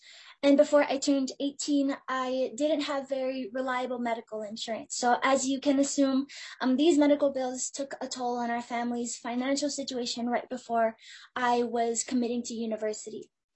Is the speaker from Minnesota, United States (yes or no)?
yes; Little Canada, Minnesota, United States; I was born and raised in Little Canada, Minnesota